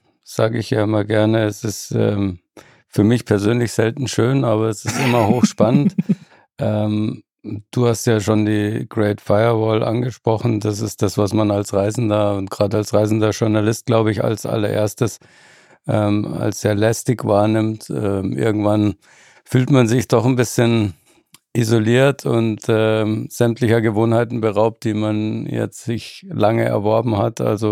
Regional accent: Munich, Bavaria, Germany; Da kann man selbst als Münchner noch was lernen von den Dimensionen her.

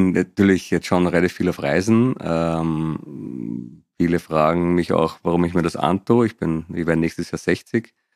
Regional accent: Vienna, Austria; born there; Ich bin geboren in Wien

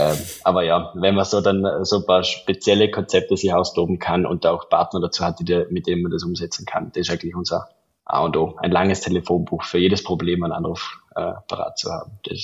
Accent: Belgium; So, ja, ich bin aus Belgien

